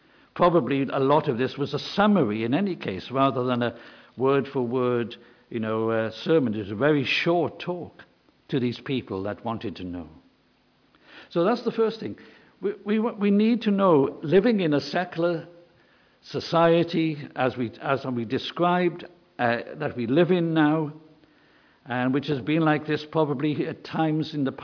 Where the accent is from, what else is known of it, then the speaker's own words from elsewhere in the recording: Wales, United Kingdom; I come from South Wales. I hope you can tell that. And I grew up in a village where there were nine churches